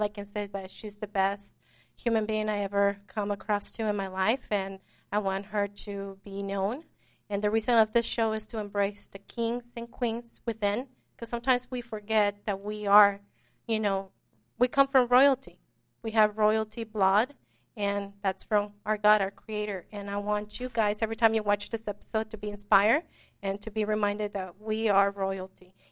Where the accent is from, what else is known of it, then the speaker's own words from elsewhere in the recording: Long Beach, California, United States; But by the way, I'm from Long Beach.